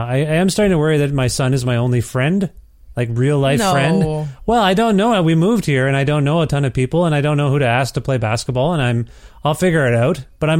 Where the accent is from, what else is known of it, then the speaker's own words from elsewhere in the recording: Guelph, Ontario, Canada; Yeah, that's right. I'm from Ontario. No plans to leave at this point. But you never know. I mean, we moved here, so you never know.